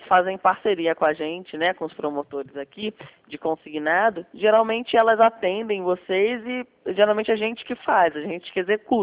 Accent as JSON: {"language": "Portuguese", "region": "Rio de Janeiro", "country": "Brazil", "said": "Não, eu sou carioca"}